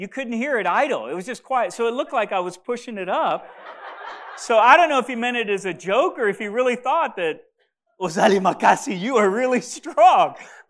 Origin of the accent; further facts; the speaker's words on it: DR Congo; And most of you know that I grew up in Africa, in the Congo.